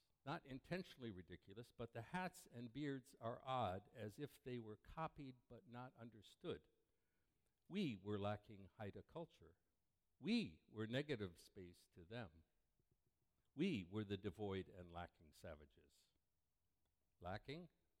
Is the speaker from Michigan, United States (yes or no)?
yes; Detroit, Michigan, United States; moved away; One is the death of my hometown, Detroit, now a vast ghost city. I was a refugee from Detroit.